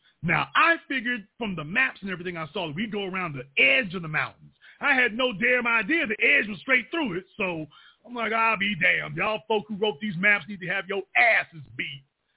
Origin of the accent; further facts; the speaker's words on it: Shreveport, Louisiana, United States; because I come from Louisiana. I come from Shreveport.